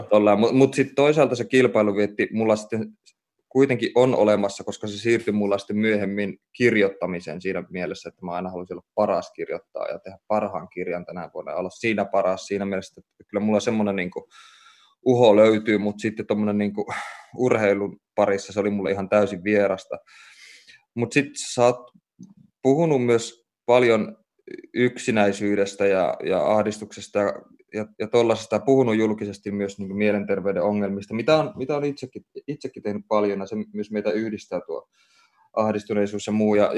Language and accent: Finnish; Oulu, North Ostrobothnia, Finland; mä kasvoin lapsuuteni ja nuoruuteni Oulussa ja kävin semmoista koulua, missä noin 70% oppilaista oli lestadiolaisia